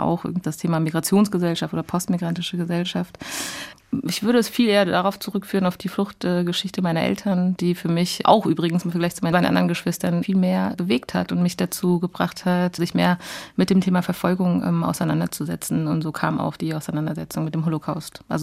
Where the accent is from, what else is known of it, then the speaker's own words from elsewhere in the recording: Frankfurt, Hesse, Germany; Ich bin aufgewachsen in Frankfurt, eher in einem Stadtteil, von dem man eher sagen würde, es ist ein sozialer Brennpunkt. Eine Hochhäusergegend mit sehr, sehr, sehr vielen migrantischen Familien